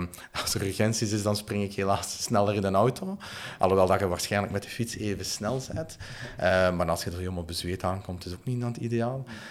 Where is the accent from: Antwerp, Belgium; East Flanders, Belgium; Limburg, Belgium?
Limburg, Belgium; Lommel; ik ben oorspronkelijk afkomstig van Lommel, noorden van Limburg, dus helemaal niet van in de buurt.